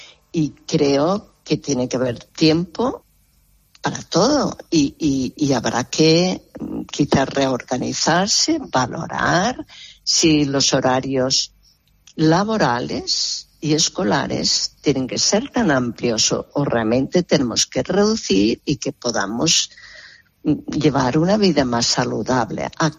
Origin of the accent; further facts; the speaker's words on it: United States; now in Barcelona, Spain; Soy de Estados Unidos, pero vivo y trabajo en Barcelona.